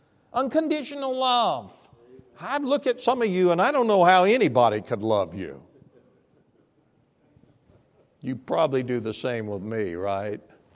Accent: Hazen, Arkansas, United States; I said, "I'm from Hazen."

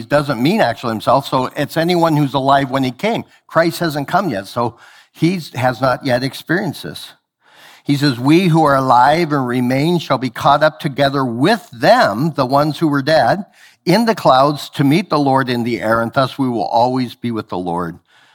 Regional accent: Idaho, United States; I grew up in Idaho, and they had these things called artesian wells that would come from the deep, deep ground aquifers, and it was some of the best water in the world.

